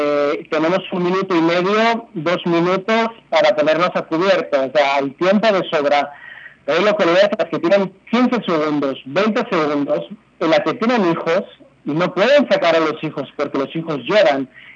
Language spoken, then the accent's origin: Spanish; Bilbao, Basque Country, Spain; Yo soy de Bilbao, he tenido, no muy cerca, pero he tenido el terrorismo vasco, el terrorismo de ETA, muy, muy presente, sobre los años que viví en el País Vasco.